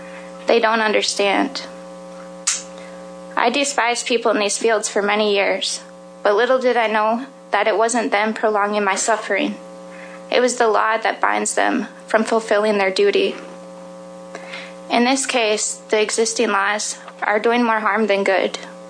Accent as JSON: {"language": "English", "region": "South Dakota", "country": "United States", "said": "from South Dakota."}